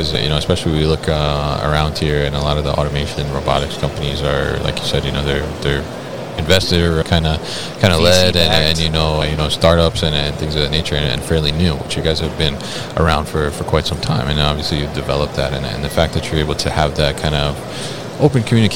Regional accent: New Jersey, United States; I am joined in the booth by Monty McVaugh of OPEX Corporation from my home state, New Jersey.

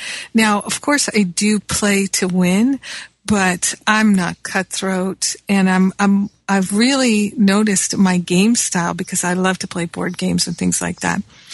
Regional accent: Rhode Island, United States; also born or lived in Michigan; I grew up in Rhode Island as well as Michigan.

